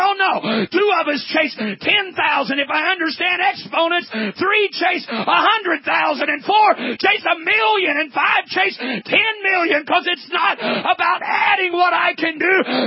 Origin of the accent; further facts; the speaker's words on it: Midwest, United States; I grew up in the Midwest. And then we didn't have all the pine trees like you've got down here, but we had big hardwood forests, maples and oaks and elms and all those big hardwoods.